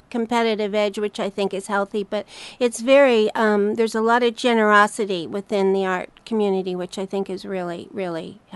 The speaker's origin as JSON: {"language": "English", "country": "Canada", "said": "I lived in Toronto for a very long time. Yeah, I'm Canadian, but I'm dual."}